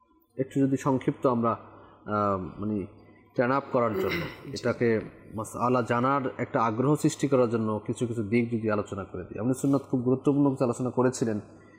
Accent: Barisal, Barisal Division, Bangladesh; now in Dhaka, Bangladesh; আমার বাড়ি বরিশালে, বরিশাল থেকে আমি ঢাকাতে আসলাম

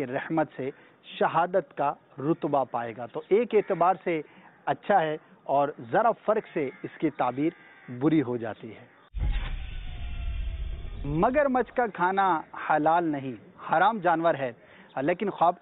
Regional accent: Lala Musa, Punjab, Pakistan; اور میں لالا موسیٰ پنجاب سے ہوں.

